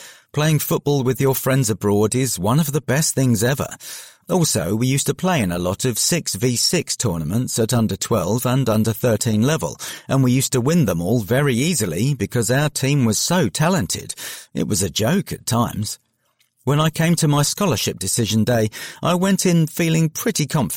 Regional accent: Barnet, London, United Kingdom; I grew up in Barnet and got into football when I was about 3 years old, thanks to my dad.

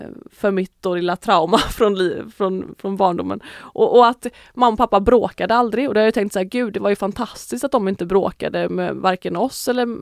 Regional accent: Lerum, Västra Götaland County, Sweden; att jag är uppvuxen i Lerum, och mamma och pappa hade ju inte, alltså det är en väldigt rik kommun, Lerum.

